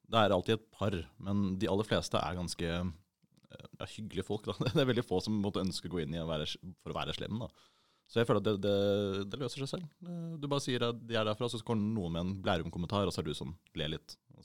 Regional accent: Bærum, Akershus, Norway; Ja, jeg har bodd der hele livet. Jeg vokste opp på Jar, og så senere flyttet jeg ned til Marstrandveien, og så opp til Terrasseveien, og så nå på Høvik.

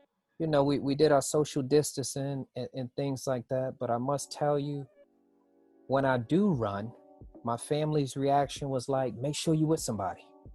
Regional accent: Brooklyn, New York, United States; also born or lived in North Carolina; I'm 41 years old, and I grew up in Brooklyn. I was born in North Carolina, and I spent many summers in North Carolina.

